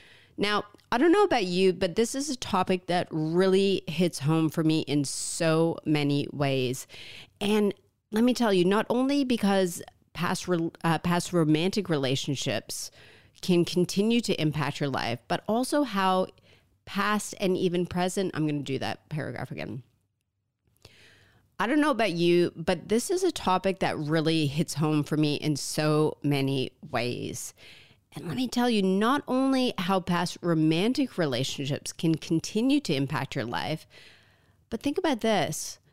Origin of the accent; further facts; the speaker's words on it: Canada; He's Croatian, I'm Canadian.